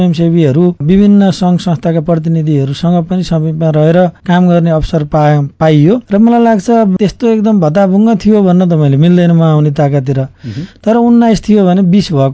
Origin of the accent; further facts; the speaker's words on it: Aandhikhola, Gandaki Province, Nepal; मेरो मौलिक गाउँ जहाँ म जन्मे हुर्केको स्याङ्जा जिल्लाको आँधीखोला गाउँपालिका, हालको पहिलेको चिलाउनेवास गाउँपालिका, गाउँ विकास समिति